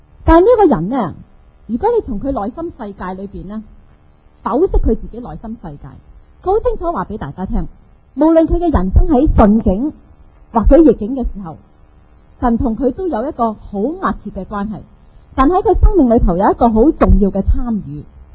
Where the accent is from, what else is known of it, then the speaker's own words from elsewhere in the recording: China; moved away; 我们中国人呢很有智慧，我成日觉得我们中国人很厉害。我来到这里呢